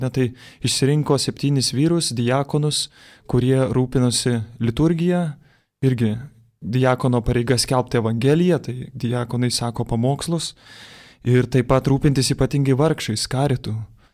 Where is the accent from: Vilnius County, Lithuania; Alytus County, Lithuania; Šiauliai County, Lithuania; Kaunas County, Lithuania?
Vilnius County, Lithuania; Vilnius; Ir, na ką, esu vilnietis.